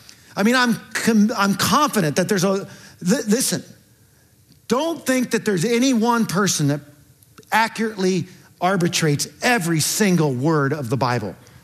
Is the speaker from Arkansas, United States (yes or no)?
no; California, United States; also born or lived in Charlotte; I grew up in here in California